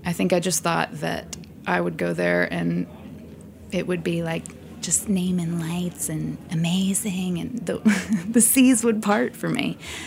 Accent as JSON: {"language": "English", "region": "Texas", "country": "United States", "tie": "born or raised there", "said": "I love Texas. It's, my childhood was, it was, you know, pretty boring."}